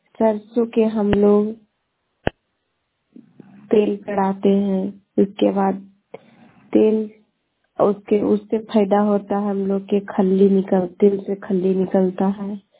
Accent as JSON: {"language": "Hindi", "region": "Bihar", "country": "India", "said": "ग्वास से शेखपुरा मेरा घर हुआ, पटना जिला के रहने वाली हूँ।"}